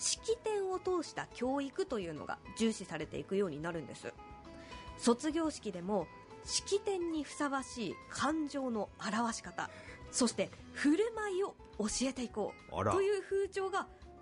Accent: Niigata, Japan; は新潟県出身です。いっぺこととは新潟県の方言でたくさんという意味。

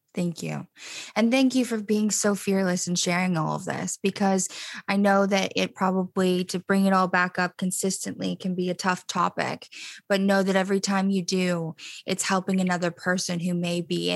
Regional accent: Encino, California, United States; I grew up in Encino on Louise Avenue.

